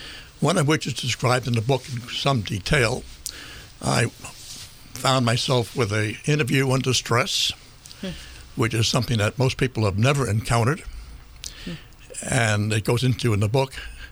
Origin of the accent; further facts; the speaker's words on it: Manhattan, New York, United States; My wife's family comes from Brooklyn. I come from Manhattan. There's not a farmer in the family.